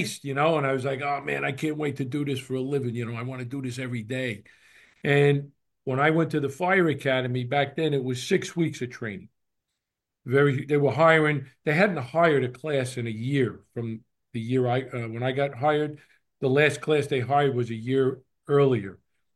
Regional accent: Long Island, New York, United States; I was a kid from Long Island.

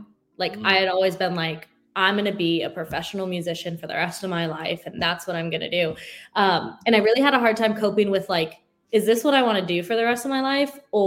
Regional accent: Sacramento, California, United States; I am originally from Sacramento. So Sacramento is home to me, California, born and raised, and love it.

